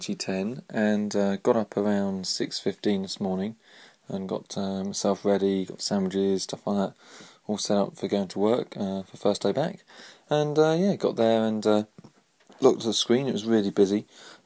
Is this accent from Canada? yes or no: no; Chatham, South East England, United Kingdom; So I said I came from Chatham, so he's going to have a look at the Chatham docks and stuff.